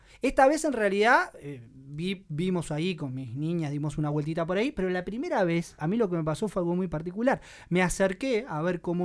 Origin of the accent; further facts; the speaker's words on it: Montevideo, Uruguay; yo soy de Montevideo, la verdad no conocía el estadio